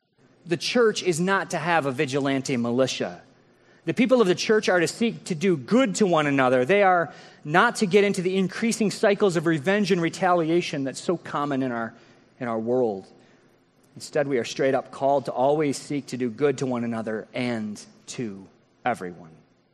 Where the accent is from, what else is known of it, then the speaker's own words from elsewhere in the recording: United States; Part of it's just because we're American.